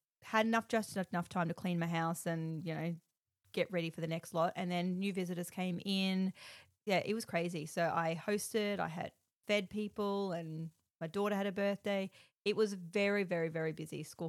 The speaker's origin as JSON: {"language": "English", "town": "Darwin", "region": "Northern Territory", "country": "Australia", "tie": "born there", "said": "I was born in Darwin, so it's very hot up there."}